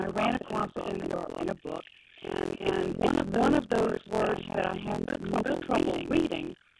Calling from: Valdosta, Georgia, United States; I'm calling from Valdosta, Georgia.

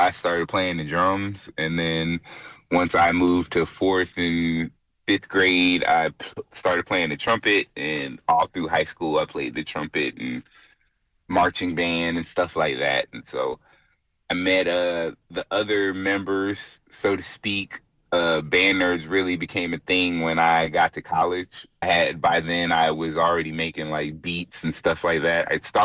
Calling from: Dallas, Texas, United States; I'm broadcasting live from Dallas, Texas.

